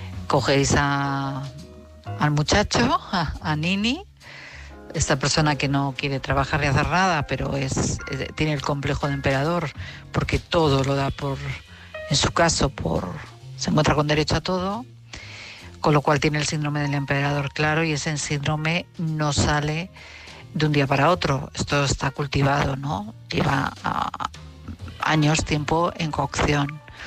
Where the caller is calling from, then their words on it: Madrid, Community of Madrid, Spain; de Madrid.